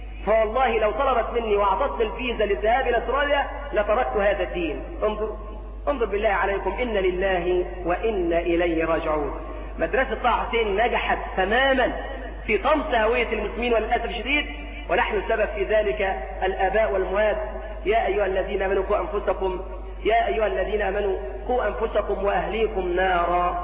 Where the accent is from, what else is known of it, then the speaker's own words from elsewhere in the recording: Egypt; تخرج من كلية الآداب التي صنعها الإنجليز عندنا في مصر